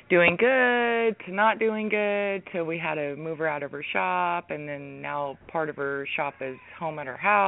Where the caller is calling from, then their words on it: Junction City, Oregon, United States; I'm calling from Junction City, Oregon.